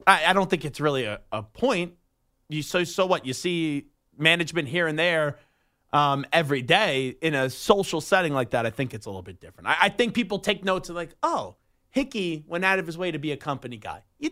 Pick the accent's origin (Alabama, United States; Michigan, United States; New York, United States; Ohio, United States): New York, United States; Buffalo; I'm from Buffalo, and the management there now doesn't have their head up their asses anymore.